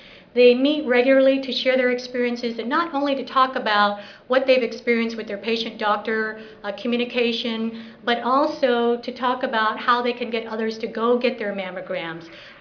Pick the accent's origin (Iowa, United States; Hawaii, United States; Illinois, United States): Hawaii, United States; moved away as an adult; also born or lived in Guam / California; now in Seoul, South Korea; I was born in Guam, where the America's Day begins, and raised in Hawaii and also in California. Just recently moved from San Diego to Seoul, Korea